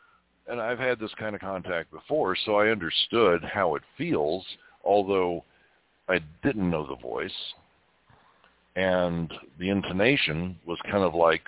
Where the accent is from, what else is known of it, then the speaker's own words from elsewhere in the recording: Kentucky, United States; when I was growing up in Kentucky.